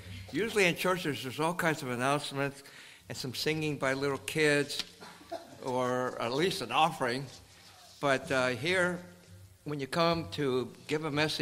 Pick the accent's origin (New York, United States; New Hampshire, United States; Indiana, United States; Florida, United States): New York, United States; New York City; I was born in New York City, grew up to Shanghainese dad, Ning Bo to be exact